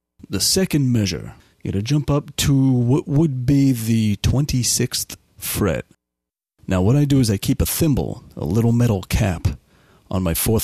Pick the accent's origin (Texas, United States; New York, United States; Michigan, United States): New York, United States; New York City; I was born and raised in New York City. Hope you all can understand the way I talk.